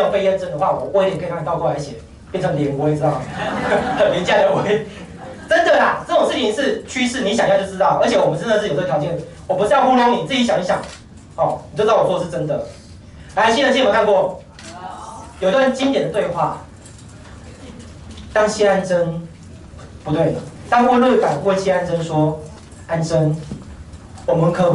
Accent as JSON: {"language": "Chinese", "country": "Taiwan", "said": "何其有幸，我们台湾人刚好处于一个共通点"}